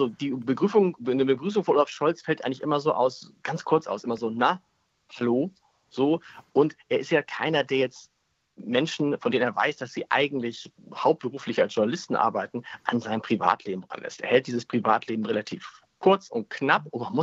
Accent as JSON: {"language": "German", "region": "Hamburg", "country": "Germany", "tie": "born there", "said": "wenn du einmal in Bremen warst, dann musst du immer wieder erklären, dass du eigentlich gebürtiger Hamburger bist."}